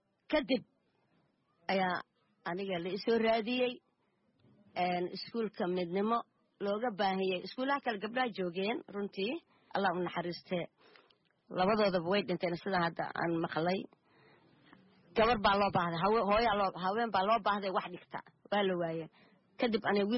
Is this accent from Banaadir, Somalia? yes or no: no; Jamaame, Lower Juba, Somalia; moved away as an adult; now in Kenya; Soomaaliya aan ku dhashay Soomaaliya aan soo bartay ku soo barbaaray kuna guursaday